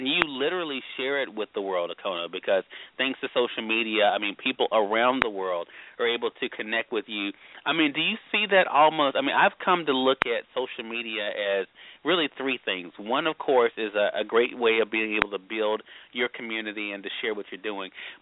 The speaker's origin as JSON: {"language": "English", "region": "Mississippi", "country": "United States", "said": "we're both from Mississippi, you know, proud to call Mississippi, you know, home."}